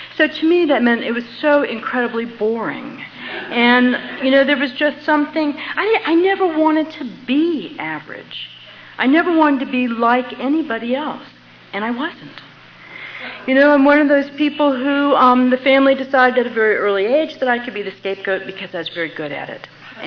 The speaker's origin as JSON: {"language": "English", "town": "New Orleans", "region": "Louisiana", "country": "United States", "tie": "born or raised there", "said": "I grew up in New Orleans, and New Orleans is a drinking town."}